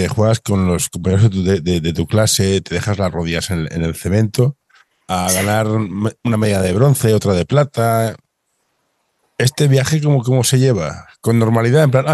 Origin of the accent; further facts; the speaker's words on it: Catalonia, Spain; Yo soy catalán, con lo cual soy muy de las pesetas.